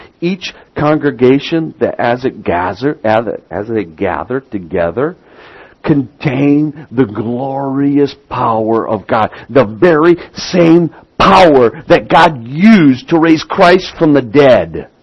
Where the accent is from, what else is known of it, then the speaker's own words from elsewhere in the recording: Midwest, United States; accent: Midwestern; I'm revealing my Midwestern accent. I drop the G's a lot.